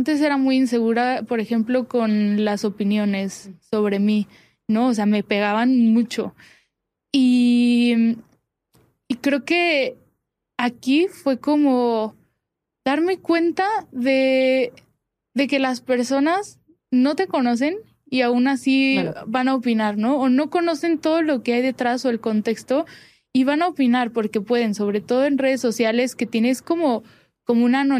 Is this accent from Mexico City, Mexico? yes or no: yes; Ajusco, Mexico City, Mexico; Bueno, yo crecí en el Ajusco y te digo, o sea, mi jardín era más grande que mi casa.